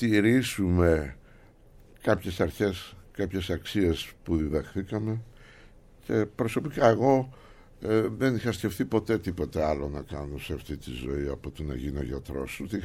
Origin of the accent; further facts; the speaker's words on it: Athens, Attica, Greece; born there; Έχω γεννηθεί στην Αθήνα. Αστική οικογένεια, 4 αδέρφια είμαστε.